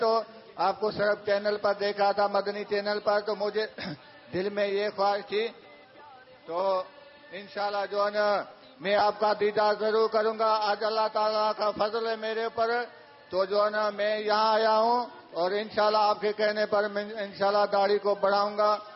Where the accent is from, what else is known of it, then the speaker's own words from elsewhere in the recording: Sindh, Pakistan; میں ضلع خیرپور میرس تحصیل تھر میرا گاؤں ہے